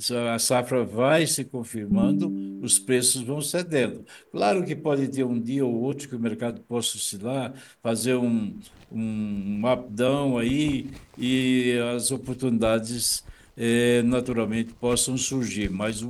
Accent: Brazil; e aí me compete também, como brasileiro, como analista, como economista, dizer o seguinte

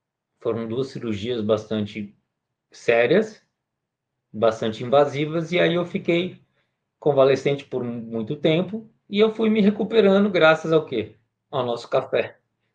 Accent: Santos, São Paulo, Brazil; Então, eu sou de Santos também

